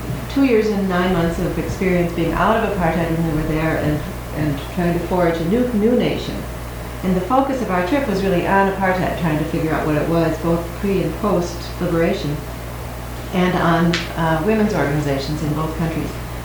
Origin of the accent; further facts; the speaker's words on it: Chicago, Illinois, United States; I'm from Chicago, and I was amazed that in an apartheid, maybe it's because it's an apartheid country